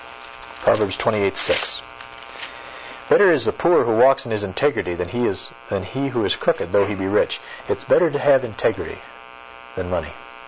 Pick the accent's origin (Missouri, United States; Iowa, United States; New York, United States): Iowa, United States; Where I grew up in Iowa, there were a kind of a family of farmers